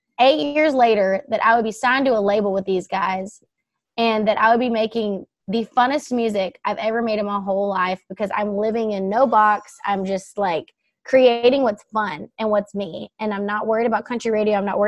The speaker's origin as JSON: {"language": "English", "town": "Baytown", "region": "Texas", "country": "United States", "tie": "born or raised there", "said": "I grew up in Baytown, which is like, I feel like it's like … with some 808 beats. Like, it's super fun, kind of ghetto, which is totally me."}